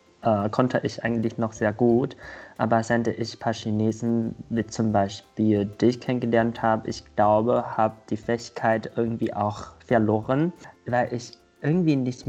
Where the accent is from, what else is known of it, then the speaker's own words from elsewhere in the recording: Taiwan; German is a second language; now in Berlin, Germany; ich komme aus Taiwan. Ich bin schon 6 Jahre hier in Deutschland. Ich wohne gerade in Berlin.